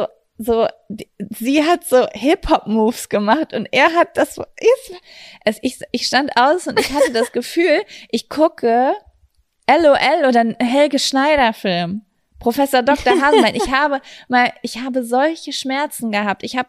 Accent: Lübeck, Schleswig-Holstein, Germany; Wir kommen aus Lübeck.

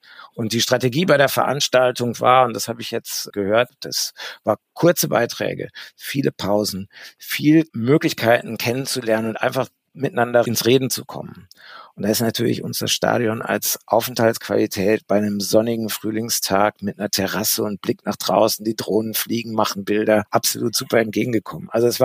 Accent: Dortmund, North Rhine-Westphalia, Germany; Ich komme aus Dortmund.

